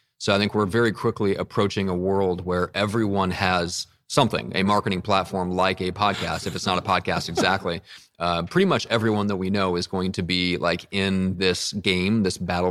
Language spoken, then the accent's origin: English; Midwest, United States; now in San Diego, United States; I am from the Midwest, and so I never learned. I've only been out here in San Diego for around the same time as when I started the business, so 3+ years, and never learned to surf.